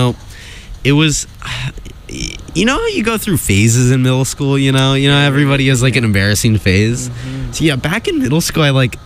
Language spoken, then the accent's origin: English; Sacramento, California, United States; so just to give a little bit of context, I grew up in Sacramento, California.